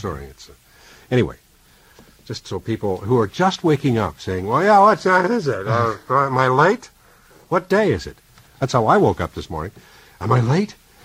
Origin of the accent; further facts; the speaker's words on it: Owen Sound, Ontario, Canada; also born or lived in Toronto; No, I was born in Toronto and raised in Owen Sound.